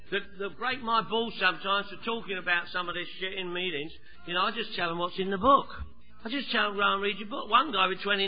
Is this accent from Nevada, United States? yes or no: no; Phoenix, Arizona, United States; from Phoenix.